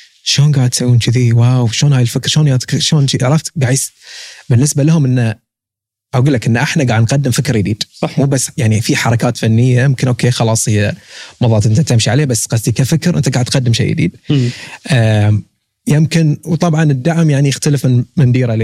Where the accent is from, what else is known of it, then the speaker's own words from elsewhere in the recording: Bahrain; تجربتي أنا كبحريني اشتغل يعني سوى معارض هني في الإمارات وفي السعودية